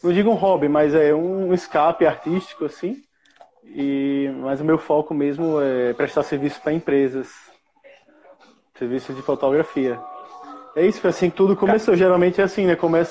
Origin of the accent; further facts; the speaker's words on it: Maceió, Alagoas, Brazil; Sou de Maceió.